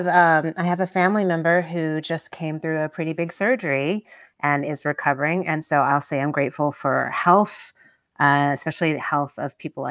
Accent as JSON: {"language": "English", "region": "Tennessee", "country": "United States", "tie": "born or raised there", "said": "when I was growing up in Tennessee, if you went to somebody's house for a social occasion, they would serve Rotel dip"}